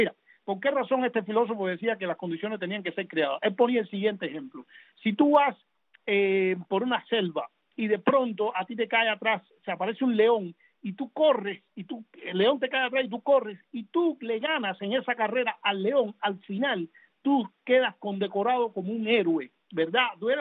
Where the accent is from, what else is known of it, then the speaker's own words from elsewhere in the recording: Cuba; Yo yo quiero mucho mi pueblo, yo me siento parte de ese pueblo, soy cubano